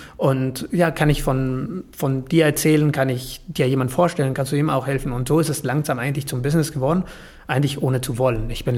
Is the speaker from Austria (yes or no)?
no; Argentina; German is a second language; moved away as an adult; now in Germany; auch als Argentinier durfte ich hier rüberkommen